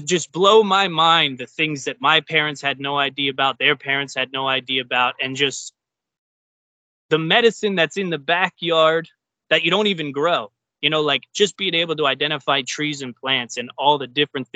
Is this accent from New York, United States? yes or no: no; Pennsylvania, United States; Because I grew up outside of Philly in row homes.